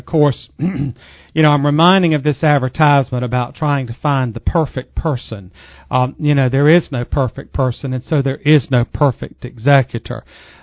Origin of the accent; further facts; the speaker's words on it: Morehead City, North Carolina, United States; I'm from Morehead City. Mm-hmm. I was born here down in the hospital where Harborview now is downtown by Dr. Brady